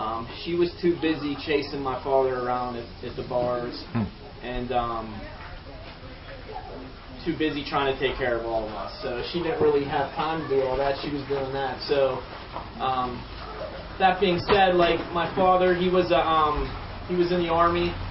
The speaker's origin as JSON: {"language": "English", "town": "Butler", "region": "Pennsylvania", "country": "United States", "tie": "born or raised there", "lives_now": "Altoona, United States", "said": "Like I said, I grew up in Butler."}